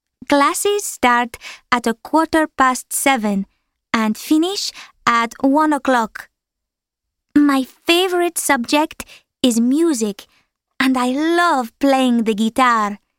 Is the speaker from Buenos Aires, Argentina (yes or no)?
no; Rosario, Santa Fe, Argentina; I'm from Rosario in Argentina.